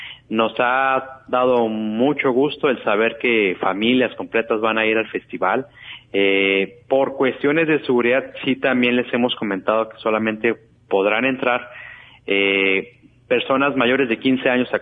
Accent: Mexico; como buenos mexicanos, inquietos

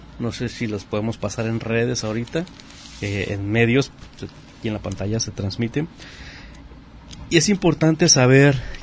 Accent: Bahía de Banderas, Nayarit, Mexico; Y en general los que vivimos en Bahía de Banderas, porque yo soy de Bahía de Banderas, no soy de Puerto Vallarta.

